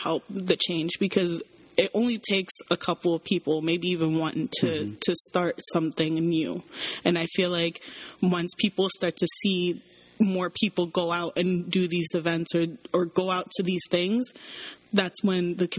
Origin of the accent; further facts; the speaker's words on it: Queens, New York, United States; now in Bridgeport, United States; Like, I'm from Queens, New York, so coming from New York into Bridgeport wasn't so much of a difference to me